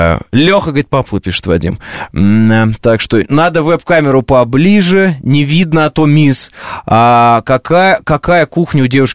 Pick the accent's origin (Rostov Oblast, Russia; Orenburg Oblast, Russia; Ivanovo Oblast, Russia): Orenburg Oblast, Russia; Orenburg; А я из Оренбурга, Оренбург. Южный Урал.